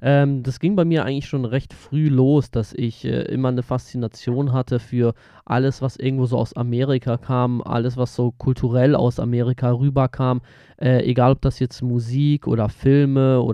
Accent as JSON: {"language": "German", "region": "North Rhine-Westphalia", "country": "Germany", "said": "Ich komme aus der Nähe von Bielefeld, aus einer kleinen Stadt"}